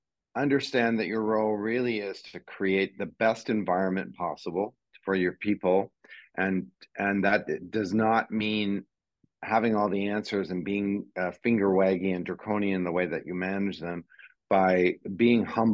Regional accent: Canada; And, you know, we're in Australia today. I come from Canada.

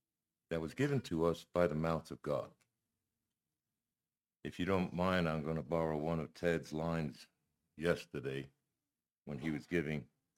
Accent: New York, United States; he's from Texas and I'm from New York.

